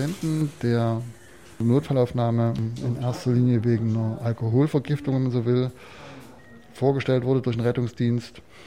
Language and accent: German; Chemnitz, Saxony, Germany; Fakt ist ja, ich komme aus Karl-Marx-Stadt, aus Reichenbrand, aus Chemnitz